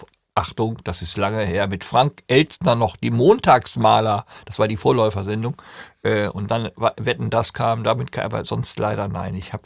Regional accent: North Rhine-Westphalia, Germany; Ich komme aus Ostwestfalen.

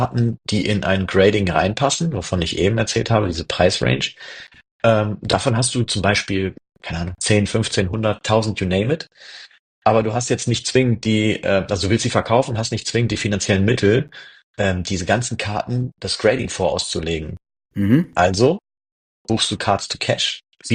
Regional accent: Solingen, North Rhine-Westphalia, Germany; Ich bin aus Solingen.

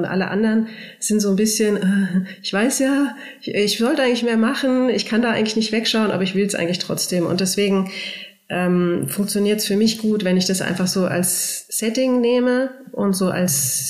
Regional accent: Munich, Bavaria, Germany; Und ich komme aus München.

